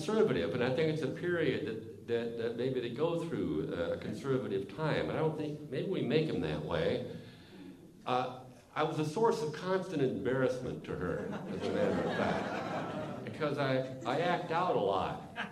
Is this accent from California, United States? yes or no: yes; Nevada City, California, United States; I come from Nevada City, California, the chronosynclastic infundibulum of the new age.